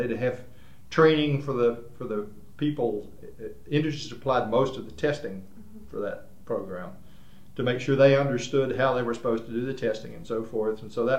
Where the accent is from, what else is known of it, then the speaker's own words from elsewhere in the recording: West Virginia, United States; In my case, I'm from West Virginia, so for that one, I already knew a lot about it.